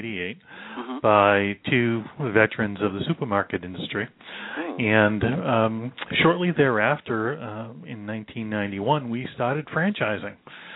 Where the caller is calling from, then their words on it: Livonia, Michigan, United States; I am calling from Livonia, Michigan.